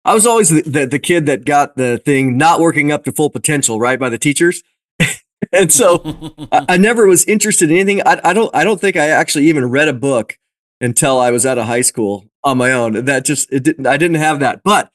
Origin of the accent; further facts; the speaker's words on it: Oregon, United States; also born or lived in Washington; And then growing up in Oregon, you know, Oregon, Washington, that's where I grew up, and being out in the forest all the time, you hear the stories.